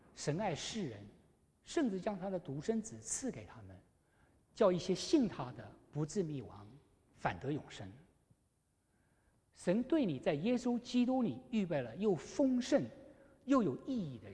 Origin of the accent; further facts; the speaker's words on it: China; 对于我们中国人来说，也有这样的情况吗？